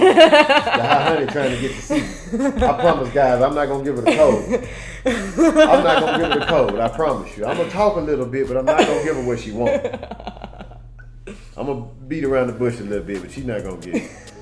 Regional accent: New York, United States; I'm from New York.

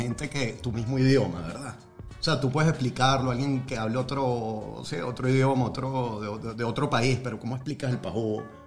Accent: Sucre, Venezuela; Pero bueno, entonces pues crecí, dejé la playa de Sucre, entré en la universidad, estudié Derecho.

